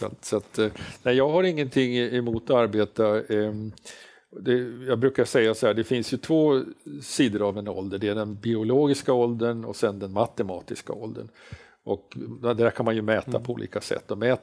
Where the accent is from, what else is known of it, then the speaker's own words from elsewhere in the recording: Norrland, Sweden; Och jag är ju norrlänning och är ju född på hårt bröd och klart fjällvatten.